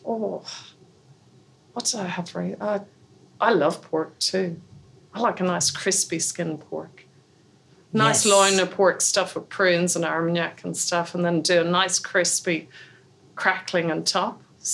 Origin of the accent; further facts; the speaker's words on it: Ireland; probably like a roast stuffed chicken or something with nice roast potatoes being Irish.